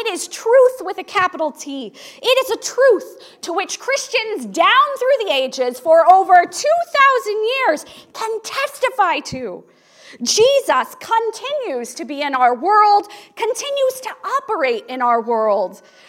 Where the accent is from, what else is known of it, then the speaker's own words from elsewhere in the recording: Ohio, United States; like the former pastor of the little rural church I grew up in Ohio.